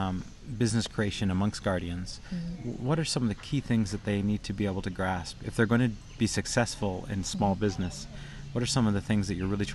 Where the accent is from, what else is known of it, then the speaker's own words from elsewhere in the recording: Prince Edward Island, Canada; I come from Prince Edward Island, and so I grew up eating potatoes every day.